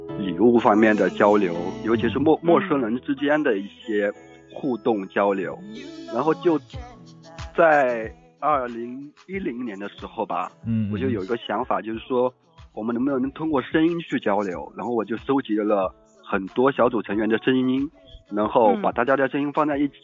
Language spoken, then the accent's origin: Chinese; Yangzhou, Jiangsu, China; Chinese is a second language; 我江苏扬州的，